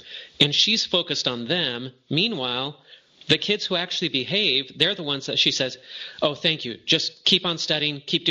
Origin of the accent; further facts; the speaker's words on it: Arcadia, California, United States; And I grew up in Arcadia, California. As I was growing up, we had a lot of kids from Taiwan and China moving into my city